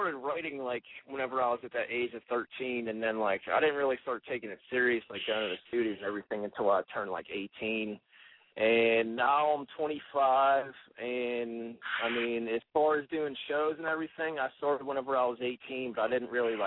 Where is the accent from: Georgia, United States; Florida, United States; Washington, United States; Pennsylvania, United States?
Pennsylvania, United States; Pittsburgh; Hey, man, I'm an MC from Pittsburgh, straight hip-hop, East Coast style, New York influenced.